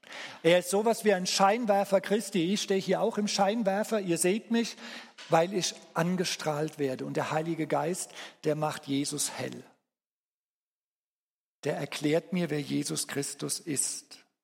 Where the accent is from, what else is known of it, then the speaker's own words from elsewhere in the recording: Germany; now in Switzerland; Können wir als Deutsche in der Schweiz leben?